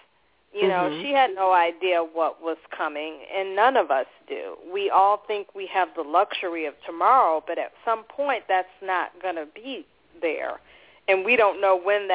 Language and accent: English; Beachwood, Ohio, United States; from Beechwood, Ohio, and little town outside of Cleveland. And I grew up an only child.